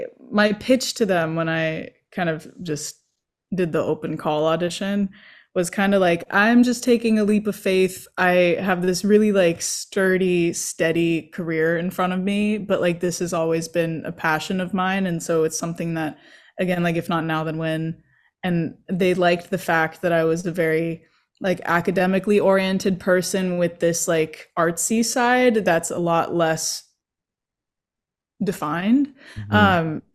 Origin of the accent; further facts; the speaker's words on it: Santa Monica, California, United States; Yeah, so I'm born and raised in Los Angeles. I grew up in Santa Monica, and then I stayed here until I went to college at Duke University for 4 years